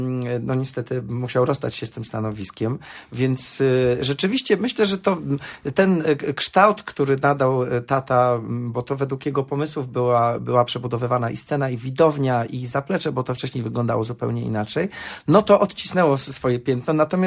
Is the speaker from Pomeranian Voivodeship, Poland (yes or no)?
yes; Gdynia, Pomeranian Voivodeship, Poland; also born or lived in Słupsk / Koszalin / Płock; Bo rzeczywiście urodziłem się w Słupsku, w którym nigdy nie mieszkałem. Moi rodzice mieszkali wtedy w Koszalinie przez rok. Potem był Płock, a potem była Gdynia. Urodziłem się w rodzinie aktorów.